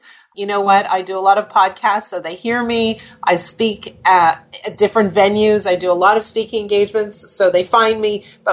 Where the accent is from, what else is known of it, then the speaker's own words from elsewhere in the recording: Montreal, Quebec, Canada; when I grew up in Montreal